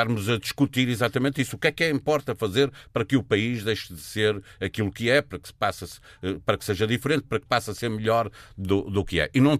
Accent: Norte, Portugal; eu sou do Norte e sei bem o que é o centralismo

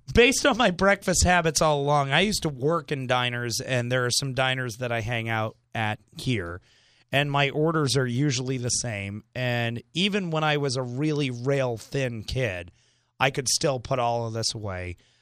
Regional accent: Northeast, United States; I was raised in the Northeast, where breakfast is the pure sweet and salty meal of the day.

